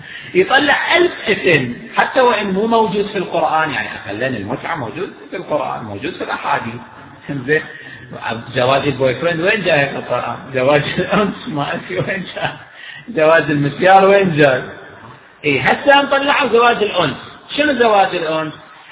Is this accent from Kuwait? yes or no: yes; Kuwait; لأنه تدرون أنا يعني من الكويت يعني أرتبط ببلدي كثيرا